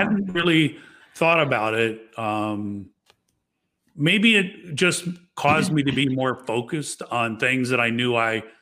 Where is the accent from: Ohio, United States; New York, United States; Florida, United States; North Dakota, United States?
Florida, United States; Miami; I knew what the Red Cross did growing up in Miami, as you referenced. You know, hurricanes were a part of life.